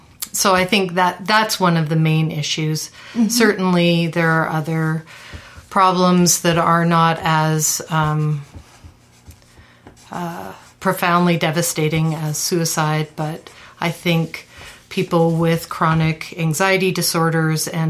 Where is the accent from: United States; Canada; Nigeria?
Canada; I'm actually Canadian